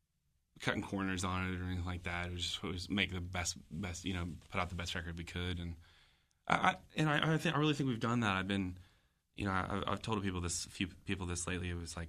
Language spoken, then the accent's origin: English; Xenia, Ohio, United States; We're all originally from Xenia, so we get Xenia folks to come out to Yellow Springs